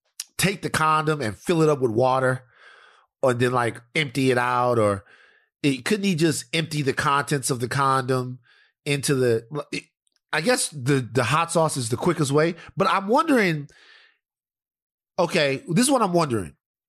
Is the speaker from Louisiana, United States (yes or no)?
yes; Louisiana, United States; Even though I'm from Louisiana, I don't like it that much.